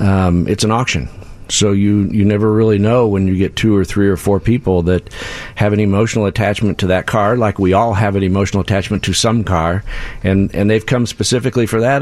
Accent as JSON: {"language": "English", "town": "Bloomington", "region": "Illinois", "country": "United States", "tie": "born or raised there", "lives_now": "Chicago, United States", "said": "So I'm pretty local. I grew up in Bloomington, Illinois. Live in Chicago now."}